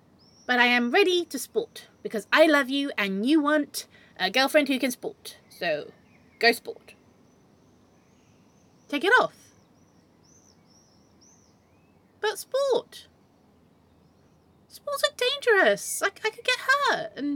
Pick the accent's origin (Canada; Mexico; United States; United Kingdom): United Kingdom; South of England; it's cold and I'm from the south. I'm not from Newcastle.